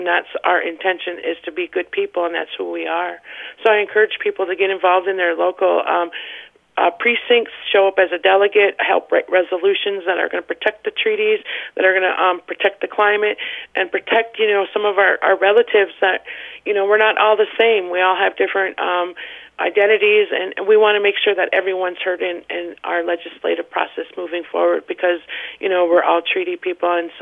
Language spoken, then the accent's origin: English; Leech Lake, Minnesota, United States; I'm actually from Leech Lake, for the new listeners out there, a tribe here in northern Minnesota, Minnesota Chippewa Tribe.